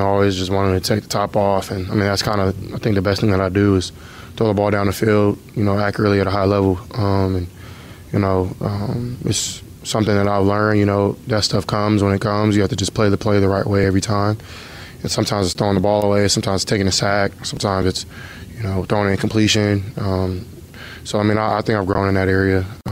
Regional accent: Texas, United States; So, you know, I'm a Texan, so I'm here.

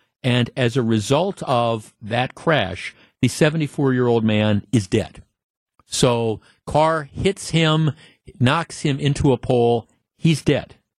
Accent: Glendale, Wisconsin, United States; I grew up here, right? I mean, I'm from here. I grew up in Glendale. I've lived here my entire life when my parents moved here when I was a young boy

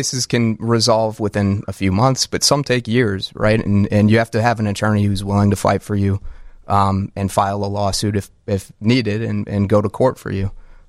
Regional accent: Carbondale, Illinois, United States; I grew up in Carbondale, Illinois. I don't know if you've heard of it.

